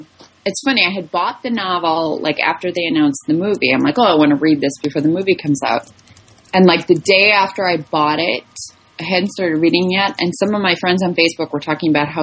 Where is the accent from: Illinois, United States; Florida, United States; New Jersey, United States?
Illinois, United States; Chicago; now in Dallas, United States; I'm back to being a Chicagoan.